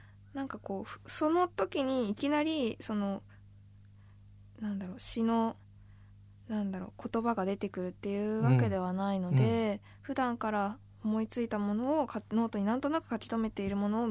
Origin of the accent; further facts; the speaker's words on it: Sapporo, Hokkaido, Japan; 海は実は札幌で生まれ育っていて、はい、海っていうのは正直身近な存在ではなかったんですね